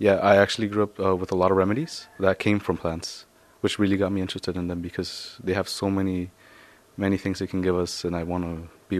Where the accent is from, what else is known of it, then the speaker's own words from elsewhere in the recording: Santa Cruz, California, United States; born there; I was born here in California, in Santa Cruz, and my parents actually came from Michoacán, Mexico.